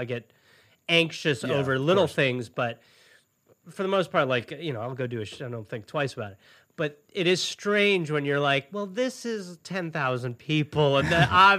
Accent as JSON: {"language": "English", "region": "Wisconsin", "country": "United States", "tie": "born or raised there", "said": "Yeah, I was raised in Wisconsin."}